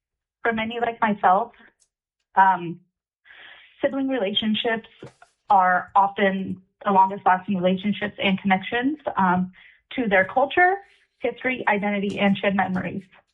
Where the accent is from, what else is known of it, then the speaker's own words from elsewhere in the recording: Anchorage, Alaska, United States; and I am from Anchorage.